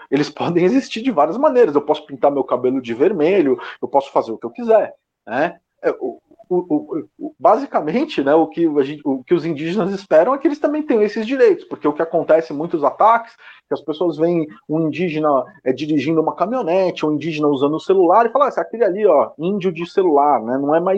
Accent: São Paulo, Brazil; Vim para a Zona Oeste faz pouco tempo, né? Mas passei a minha vida inteira no centro de São Paulo, ali na Bela Vista.

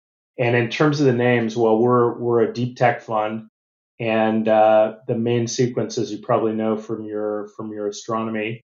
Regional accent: United States; moved away as an adult; now in Australia; You probably hear from my accent, I'm not Australian. I'm originally from the U.S., but I did move here about 25 years ago

